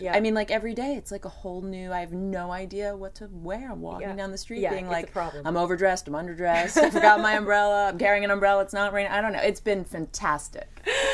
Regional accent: Washington, District of Columbia, United States; now in New York, United States; Originally, I grew up in Washington, D.C.

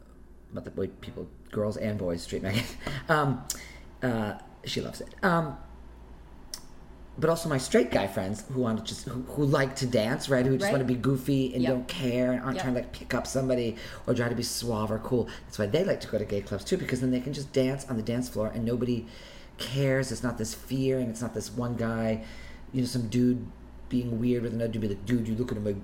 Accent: Rhode Island, United States; I'm like, well, I grew up in the Ocean State.

